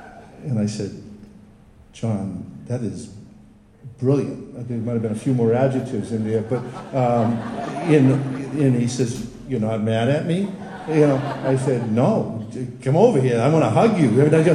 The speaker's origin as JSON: {"language": "English", "town": "Watertown", "region": "Massachusetts", "country": "United States", "said": "Whenever we go on vacation or travel around, we don't say we're from Boston anymore, we say we're from Watertown."}